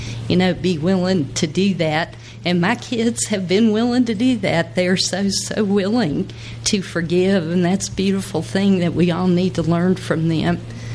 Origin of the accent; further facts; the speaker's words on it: Scotland, United Kingdom; I am Scottish and I'm very emotional.